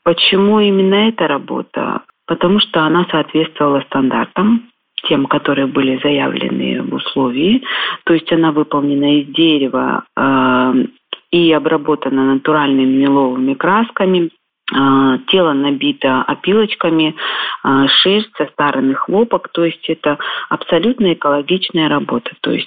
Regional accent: Abkhazia, Georgia; вручение проходило в Доме Москвы, в Абхазии, и на самом деле я очень рада, что именно у себя на родине я получила эту награду

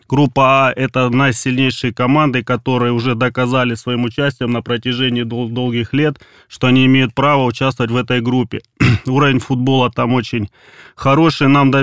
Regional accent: Sukhumi, Abkhazia, Georgia; у нас на родине, у нас в Абхазии, в городе Сухум

